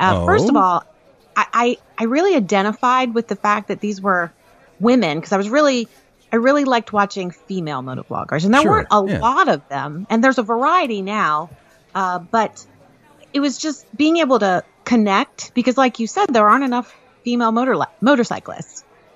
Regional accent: Maryland, United States; I am from Western Maryland. I was born and raised there. And no, I was nowhere near the coast.

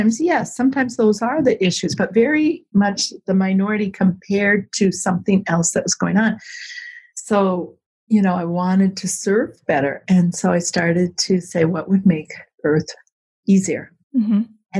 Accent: Minnesota, United States; I'm a midwife from the Midwest in the USA and Minnesota. And had a small home birth practice here for several years, many years

